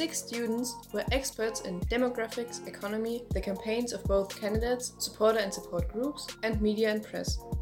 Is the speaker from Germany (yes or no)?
yes; Germany; English is a second language; We are students from Germany attending Gymnasium Wendelstein